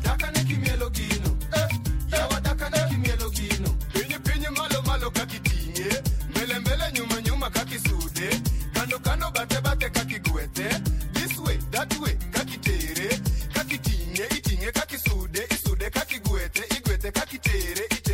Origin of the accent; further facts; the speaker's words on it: Kenya; when I was growing up in Kenya.